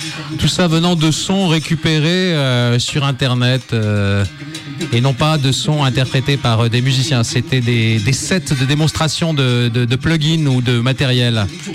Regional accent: Grand Est, France; also born or lived in North Africa; Oui, je suis d'Afrique du Nord. mais aussi d'Alsace.

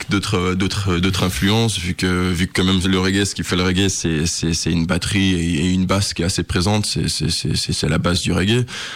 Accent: Nigeria; Et moi, je viens du Nigeria, donc nous, les jeunes, quand on parle du Nigeria, on appelle ça Neja

